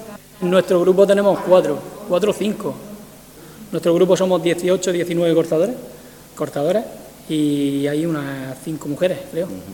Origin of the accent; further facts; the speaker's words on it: Alcantarilla, Region of Murcia, Spain; Alcantarilla siempre lo he llevado por bandera, siempre donde he ido, de donde eres, de Alcantarilla